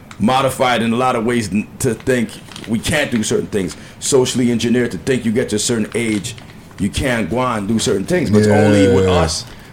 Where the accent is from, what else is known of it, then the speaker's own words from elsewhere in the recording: Scarborough, Ontario, Canada; I'm from Scarborough. We grew up, like, listening to rock.